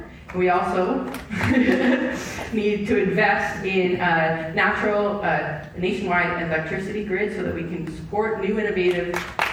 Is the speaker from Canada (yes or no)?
yes; Canada; One thing that's great about being Canadian is that people love us.